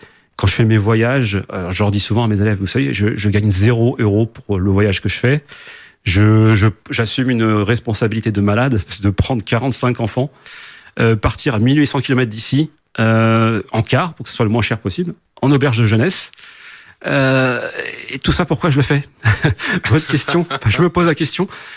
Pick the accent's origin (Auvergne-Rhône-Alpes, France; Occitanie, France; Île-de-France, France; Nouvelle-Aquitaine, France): Île-de-France, France; Chennevières-sur-Marne; moved away as an adult; now in Rouen, France; je suis d'ici, du Val-de-Marne. Je suis né au Plessis-Trévis, j'ai grandi à Chennevières et à Boissy-Saint-Léger. Et donc j'étais muté en 2004 sur Rouen, où je demeure depuis maintenant bientôt 20 ans.